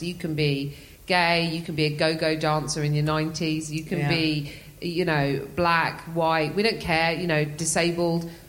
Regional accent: England, United Kingdom; Do I define myself as British? I don't think that's a thing. I'm English.

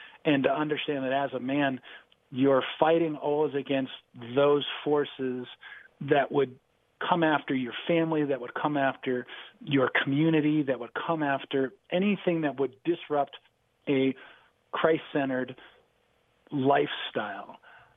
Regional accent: Ohio, United States; born there; It's interesting because I was born in Ohio. You know, I come from, I have the blood, but I didn't necessarily have the culture growing up.

